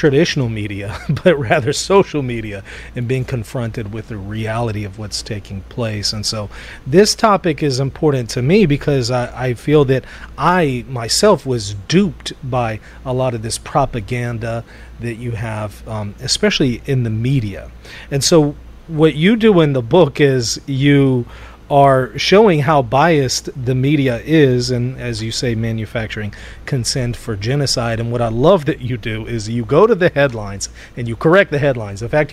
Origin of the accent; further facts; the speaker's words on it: Jerusalem, Jerusalem District, Israel; I grew up in Israel and also occupied Palestine, son of Christian Zionist missionaries in Jerusalem as well.